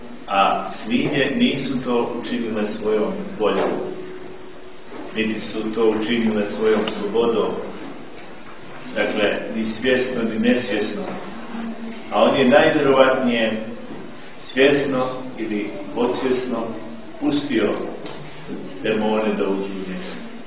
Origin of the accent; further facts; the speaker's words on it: Herzegovina, Bosnia & Herzegovina; Mi imamo ovdje izraz kod nas u Hercegovini, jama bezdanica se zove.